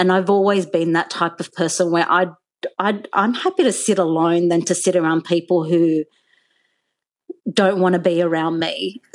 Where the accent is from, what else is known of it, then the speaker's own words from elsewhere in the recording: Australia; as a grown-up who was born and brought up in Australia, if I'm kind of questioning my belonging and if I'm kind of still at this age trying to prove my worth of belonging in Australian society